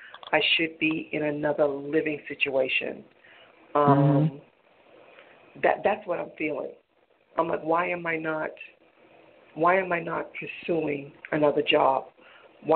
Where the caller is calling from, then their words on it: Boston, Massachusetts, United States; I'm calling from Boston.